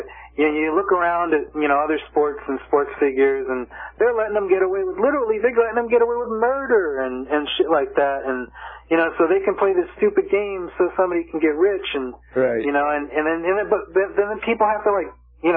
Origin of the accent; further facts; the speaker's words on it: Ireland; I'm Irish, you know